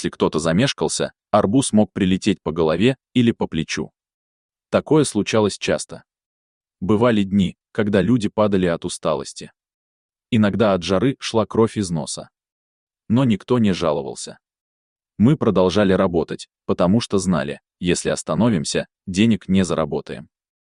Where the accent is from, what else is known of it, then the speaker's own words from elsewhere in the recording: Shu, Jambyl Region, Kazakhstan; Я родился 24 января 1997 года в городе Шу на юге Казахстана. Моей малой родиной является село имени Динмухамеда Кунаева.